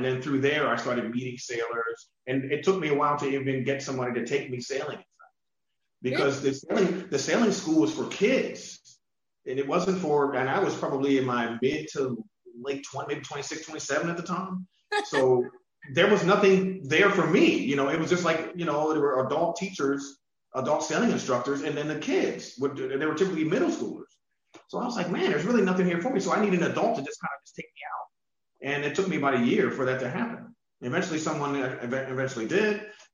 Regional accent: Pennsylvania, United States; now in Baltimore, United States; I'm not originally from Baltimore, I'm from Pennsylvania originally.

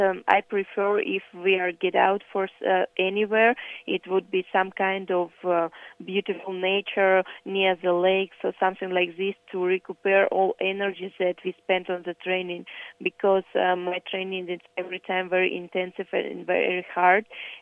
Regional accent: Kyrgyzstan; English is a second language; it remind me my home country, Kyrgyzstan, because it's also very beautiful mountain country.

